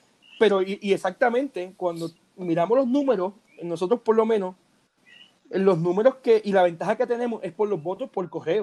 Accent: Orocovis, Puerto Rico; Nosotros, por lo menos, acá en mi pueblo de Orocovis

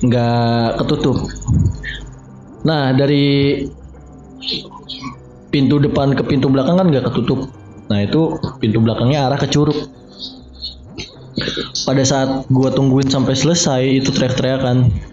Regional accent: Java, Indonesia; Gua orang Jawa banget.

